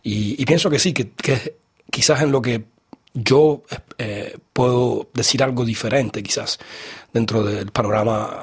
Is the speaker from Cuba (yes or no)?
yes; Cuba; porque siendo cubano, siendo caribeño y tocando música clásica, digamos que era necesario respirar el aire de Europa